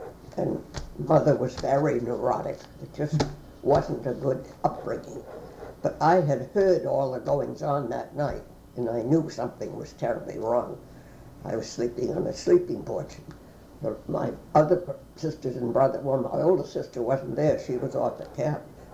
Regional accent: Manhattan, New York, United States; I grew up in Manhattan in the winter, and in the summer we went to Cold Spring Harbor, Long Island, and I was always much happier there.

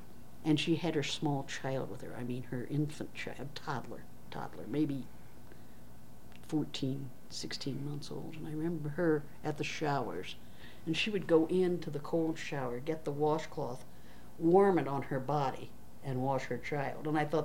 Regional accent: Bible Belt, United States; And I remember understanding that because I was from the Bible Belt

